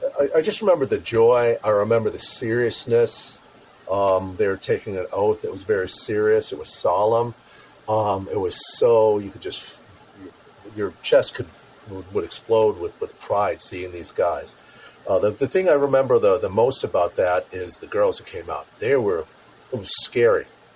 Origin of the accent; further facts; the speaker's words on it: United States; My heart, my upbringing. American. I was going to say traditional. I'm an American.